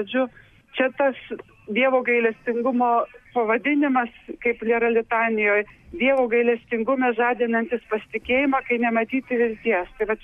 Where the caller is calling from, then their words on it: Ukmergė, Vilnius County, Lithuania; Esu iš Ukmergės … iš Trejybės parapijos